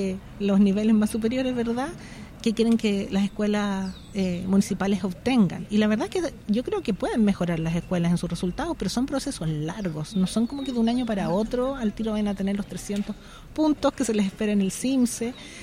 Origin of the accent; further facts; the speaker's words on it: Chile; para nosotros como chilenos es como tan normal